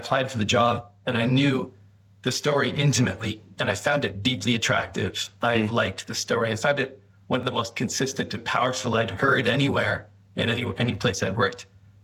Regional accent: Edmonton, Alberta, Canada; also born or lived in France; So I grew up in Edmonton, but I moved around a lot, lived in France and lived in other parts of Canada, that sort of thing.

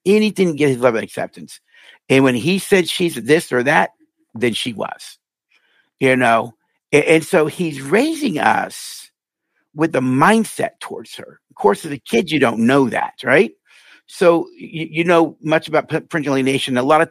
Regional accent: Miami, Florida, United States; born there; I was born in Miami

